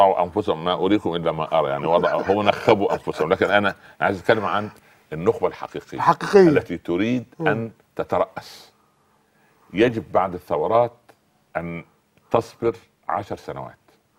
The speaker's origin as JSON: {"language": "Arabic", "region": "Upper Egypt", "country": "Egypt", "tie": "born or raised there", "said": "يعني الصعيد اهلي وارضي التي نشات فيها"}